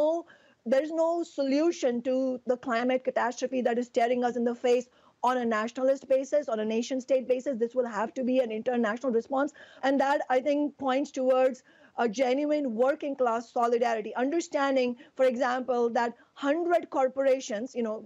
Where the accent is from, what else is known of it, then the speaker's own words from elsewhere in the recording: India; the capitalist class in my home country, India